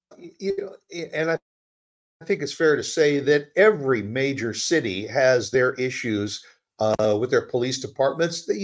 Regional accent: Chicago, Illinois, United States; Back to the roots where I grew up in the Chicagoland area, and connect with somebody from Chicago.

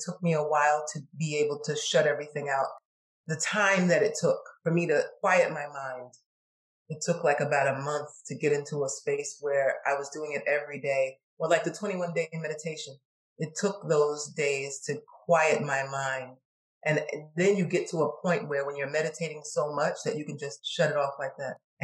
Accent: Brooklyn, New York, United States; I am from Brooklyn, New York.

